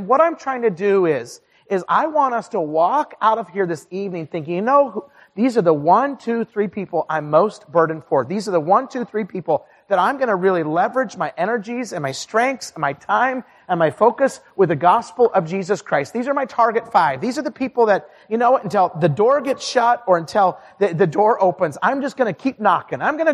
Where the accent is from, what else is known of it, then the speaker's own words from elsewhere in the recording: Twin Falls, Idaho, United States; I grew up in Twin Falls, Idaho. And you know, Twin Falls was, when I grew up, was about 40,000 people.